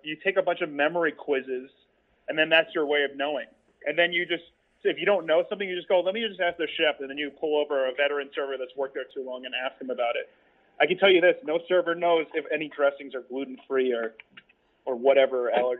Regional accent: Florida, United States; I grew up in South Florida. I'm not eating a Cuban sandwich from the Cheesecake Factory.

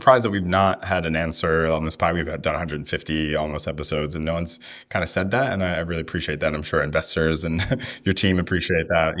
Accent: Philadelphia, Pennsylvania, United States; That was a huge trip for us coming. I'm from Philadelphia. So we, you know, it was quite a way for us.

